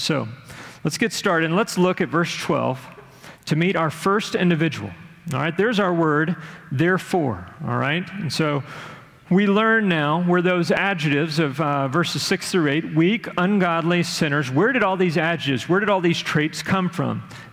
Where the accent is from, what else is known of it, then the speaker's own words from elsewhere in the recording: Conroe, Texas, United States; When I was a kid growing up in my hometown of Conroe, Texas, which is just north of Houston